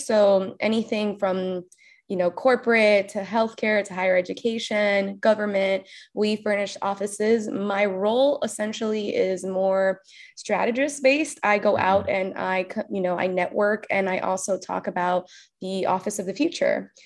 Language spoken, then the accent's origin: English; Cuba; I'm very, very, very Cuban. I was born in Cuba. My family like only speaks Spanish for the most part.